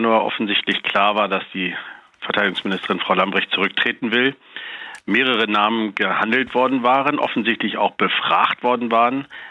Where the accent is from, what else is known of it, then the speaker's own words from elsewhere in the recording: Lower Saxony, Germany; das weiß ich als Niedersachse